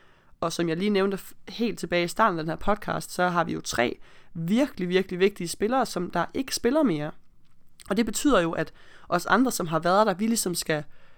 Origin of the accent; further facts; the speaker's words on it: Aarhus, Central Denmark Region, Denmark; jeg er fra Aarhus af og pige